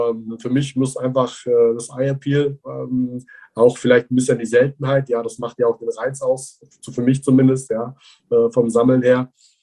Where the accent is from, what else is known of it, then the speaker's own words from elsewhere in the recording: Bavaria, Germany; hier bei uns damals im Allgäu, ich komme aus dem Allgäu übrigens.